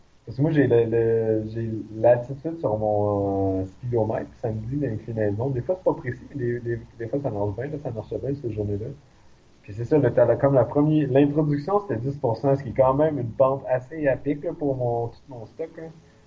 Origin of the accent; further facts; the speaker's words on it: Quebec, Canada; il dit d'où tu viens, je dis, ben, le Québec, là, au Canada